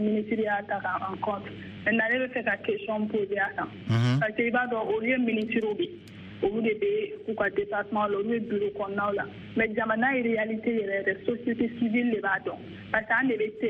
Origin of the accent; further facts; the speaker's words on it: Mali; je suis malienne